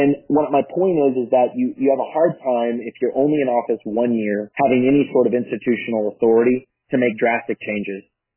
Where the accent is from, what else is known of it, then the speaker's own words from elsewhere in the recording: Texas, United States; I'm not. I'm a seventh generation Texan. I am a Southerner on all sides of my family.